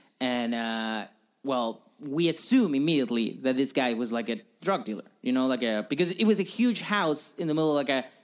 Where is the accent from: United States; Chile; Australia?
Chile; I'm from Chile.